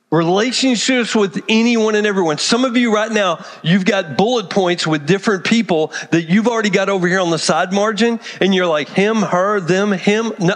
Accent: Texas, United States; I'm from Texas.

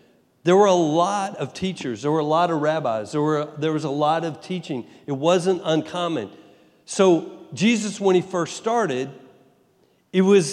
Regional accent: Texas, United States; moved away; also born or lived in New York; Now, I found that out when I moved from Texas and I went to New York.

